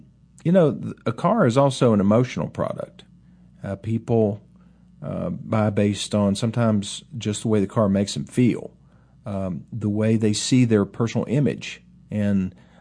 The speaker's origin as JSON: {"language": "English", "region": "West Virginia", "country": "United States", "said": "I'm a foreigner. I'm from West Virginia. So you can't get more foreign than that."}